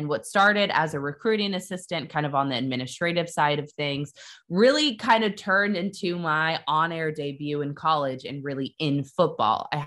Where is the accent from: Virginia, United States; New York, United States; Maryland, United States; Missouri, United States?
Missouri, United States; Kansas City; So I'm from Kansas City, Missouri. That's where I grew up. And I grew up watching the Kansas City Chiefs, having season tickets.